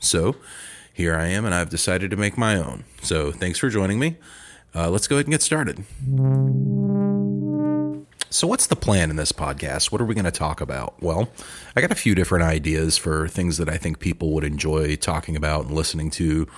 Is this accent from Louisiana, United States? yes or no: no; Mint Hill, North Carolina, United States; I am from Charlotte, North Carolina, originally. Actually, one of the few locals from Charlotte, North Carolina. I've been born and raised here. I grew up out in the country in a town called Mint Hill, just outside of Charlotte.